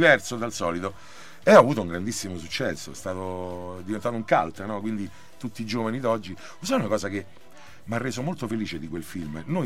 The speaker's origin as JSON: {"language": "Italian", "town": "Rome", "region": "Lazio", "country": "Italy", "said": "siamo da romani amanti della cultura romana. Io mi sento arrabbiato e offeso perché mi sento che la mia città me la stanno portando via."}